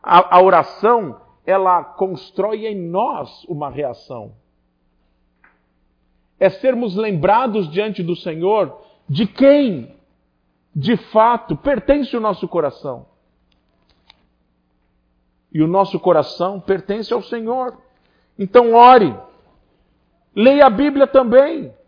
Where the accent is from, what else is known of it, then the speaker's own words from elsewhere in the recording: Santos, São Paulo, Brazil; Eu me lembro quando eu era garoto, morando em Santos, eu ia aos treinos.